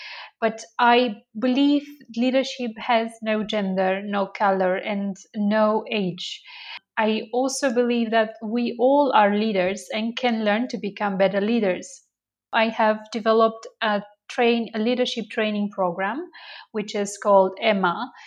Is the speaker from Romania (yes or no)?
yes; Romania; I am from Romania